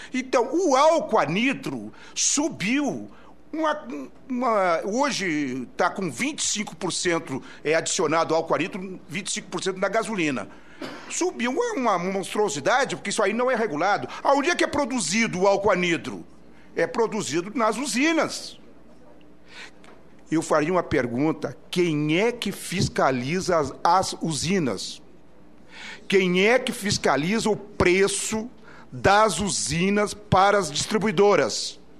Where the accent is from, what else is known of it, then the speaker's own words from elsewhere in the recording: Rio Grande do Sul, Brazil; A questão lá no meu estado, por exemplo, do Rio Grande do Sul